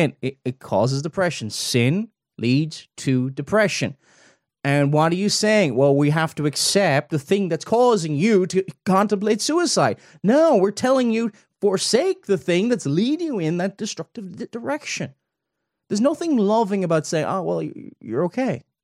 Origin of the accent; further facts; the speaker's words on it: Cork, Munster, Ireland; also born or lived in Dublin; I lived in Dublin before, the capital of the Republic, or I'm originally from Cork